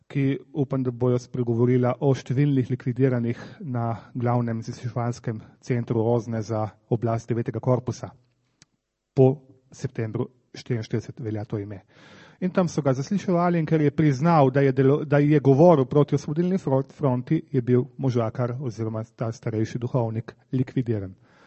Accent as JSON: {"language": "Slovenian", "region": "Slovenian Littoral", "country": "Slovenia", "said": "kajti Primorci smo živeli relativno blizu meje"}